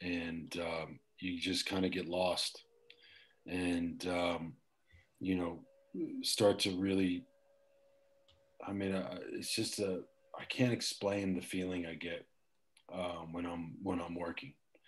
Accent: El Paso, Texas, United States; also born or lived in Austin; Yeah, I'm from Texas. I grew up in a city called El Paso. There's not a lot going on in El Paso, so I got out of there as soon as I could.

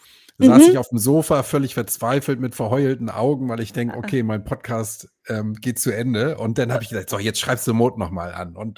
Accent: Hamburg, Germany; ich bin Hamburger

